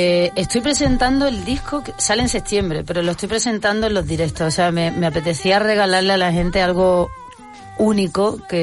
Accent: Spain; porque somos de España

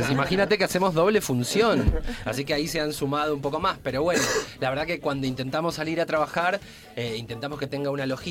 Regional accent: Buenos Aires, Argentina; born there; Y dulce de leche, porque nací en Buenos Aires.

